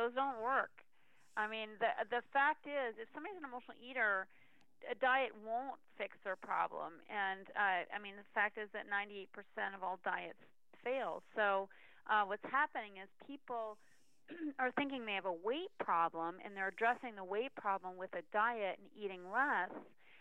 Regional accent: Northeast, United States; I'm from the Northeast, so it was Friendly's up there.

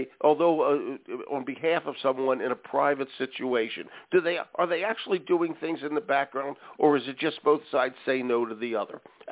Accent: Philadelphia, Pennsylvania, United States; I'm glad Pennsylvania threw me too. I grew up in Philly.

